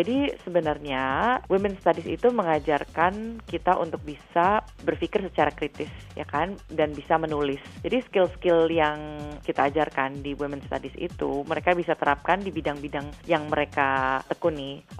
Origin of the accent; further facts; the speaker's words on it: Indonesia; buat saya, lahir dan besar di Indonesia, terutama di budaya Jawa, saya melihat ketimpangan gender yang sangat kuat sekali. Jadi di kehidupan saya aja, sebagai perempuan Jawa